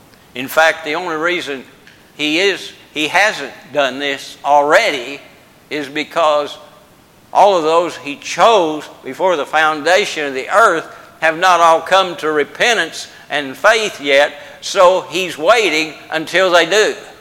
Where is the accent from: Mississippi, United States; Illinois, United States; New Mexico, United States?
Illinois, United States; Brookport; when I grew up in Brookport, Illinois, the big town of Brookport, we didn't lock any of our doors.